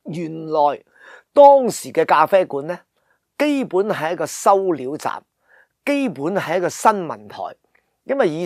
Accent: Hong Kong; 因为有时我哋香港人啊，我自己都系啊

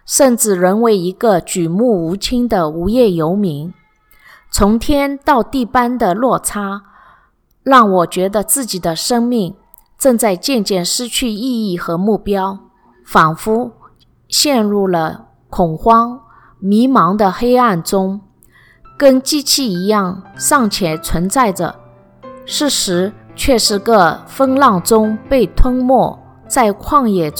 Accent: Shanghai, China; 从小在上海长大，先在祖父母身边，后在父母身边。

